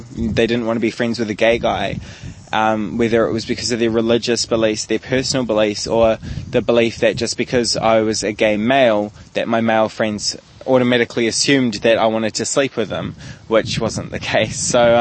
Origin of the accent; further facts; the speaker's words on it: Hamilton, Waikato, New Zealand; I'm from Hamilton, way up in the middle of the North Island.